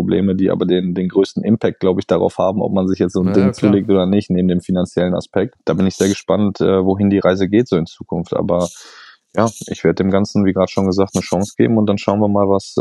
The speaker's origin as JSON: {"language": "German", "region": "North Rhine-Westphalia", "country": "Germany", "tie": "born or raised there", "lives_now": "Berlin, Germany", "said": "von Berlin in meine Heimat, was da so in Nähe Düsseldorf ist"}